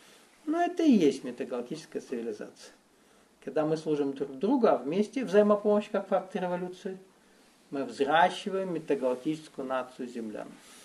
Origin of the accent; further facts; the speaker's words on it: Russia; Я россиянин. Естественно, выгоднее было это сделать России.